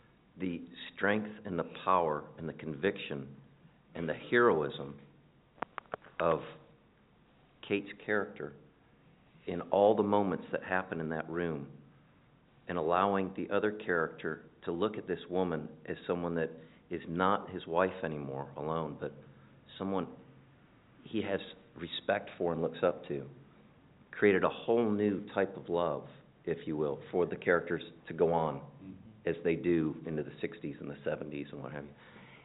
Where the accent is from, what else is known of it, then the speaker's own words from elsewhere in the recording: Texas, United States; I'm from Texas, I'm sorry.